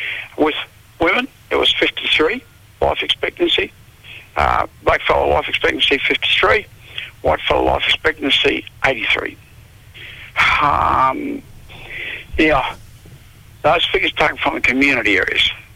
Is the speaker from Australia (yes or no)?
yes; Australia; it was just sickening and humiliating for me as an Australian.